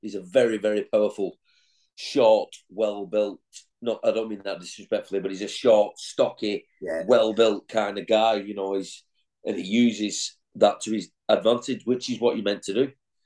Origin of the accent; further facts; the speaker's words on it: Wigan, North West England, United Kingdom; when you're a northern lad growing up in Wigan